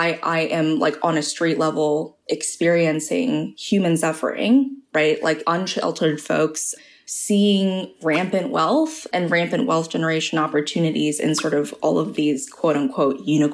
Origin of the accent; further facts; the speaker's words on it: California, United States; I hail from the Bay Area in California originally.